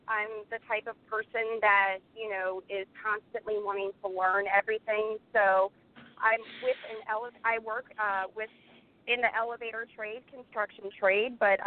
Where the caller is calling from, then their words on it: Maryland, United States; I am calling from Maryland.